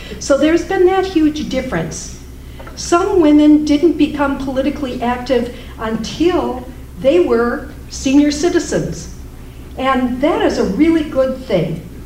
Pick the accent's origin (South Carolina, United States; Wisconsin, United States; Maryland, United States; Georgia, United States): Wisconsin, United States; Mount Horeb; I'm from Mount Horeb. I'm the only Raging Granny from Mount Horeb.